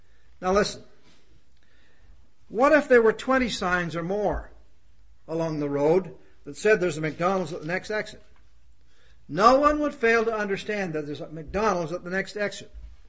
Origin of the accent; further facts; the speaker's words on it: Ontario, Canada; now in United States; we're actually from Ontario and only been down here 5 years or so.